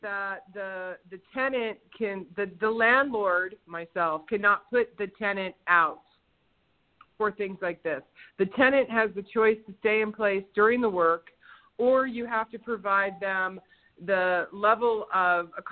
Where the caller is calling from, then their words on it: Lakeside, California, United States; I'm calling from Lakeside, California.